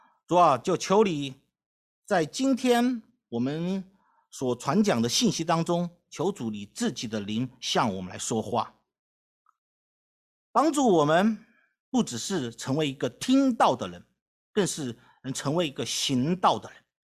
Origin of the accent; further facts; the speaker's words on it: Wuhan, Hubei, China; moved away; 我是武汉人我是在武汉出生。我说如果我还生活在武汉